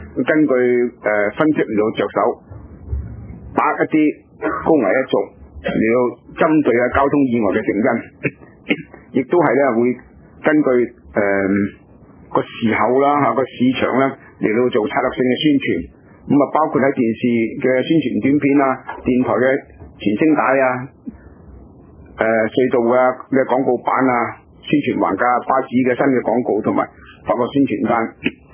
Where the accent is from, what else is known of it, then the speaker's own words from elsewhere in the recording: Hong Kong; 我哋自己香港人多数都企翻度等到个灯好啱我哋先过嘅